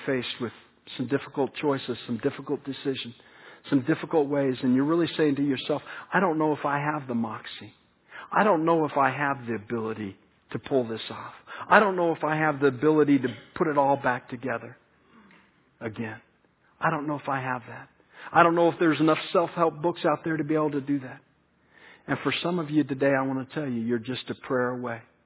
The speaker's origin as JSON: {"language": "English", "region": "Colorado", "country": "United States", "tie": "born or raised there", "said": "I grew up in Colorado and there are different caves that you can explore through there."}